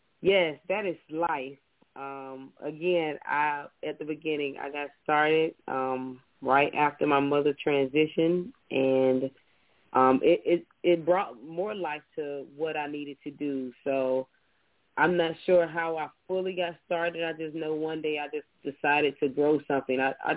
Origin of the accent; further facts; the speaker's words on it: Georgia, United States; My whole perspective, yes, like growing up in Georgia, yes.